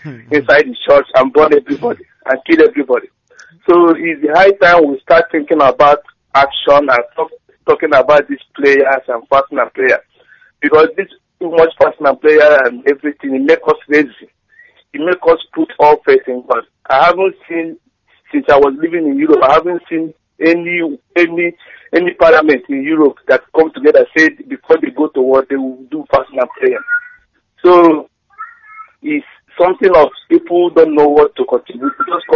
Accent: Nnewi, Anambra, Nigeria; Maybe you don't know this because we are from Nnewi or from Anambra. We use our own way of this.

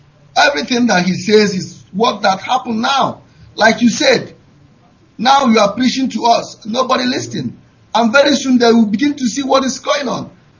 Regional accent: Agulu, Anambra, Nigeria; now in Cotonou, Benin; Yes, in Anambra State. I'm calling from Cotonou, Benin Republic.

